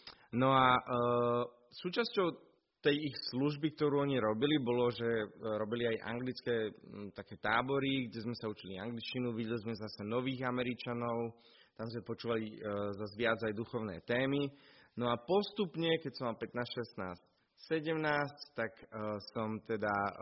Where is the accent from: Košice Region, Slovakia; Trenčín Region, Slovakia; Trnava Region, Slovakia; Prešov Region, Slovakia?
Trnava Region, Slovakia; Trnava; Pochádzam z Trnavy a tam som aj v zbore v cirkvi Bratskej.